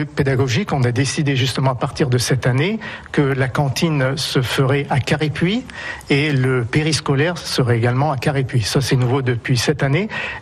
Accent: Retonvillé, France; je suis né à Retonvillé. J'ai fréquenté les trois classes qu'il y avait à l'époque à Retonvillé.

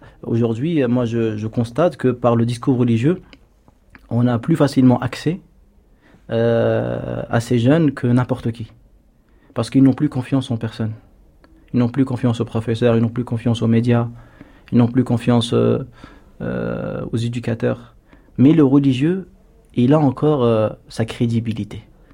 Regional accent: Argenteuil, Île-de-France, France; né le 27 juillet 1987. Donc j'ai grandi à Argenteuil.

